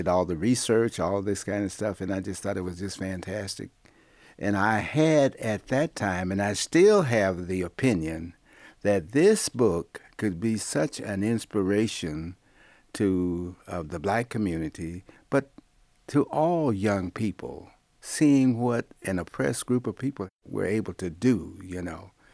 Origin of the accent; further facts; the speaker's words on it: Oklahoma, United States; What I saw, and you have to understand that I'm from Oklahoma originally, and I had had black history from grade one until I graduated from high school.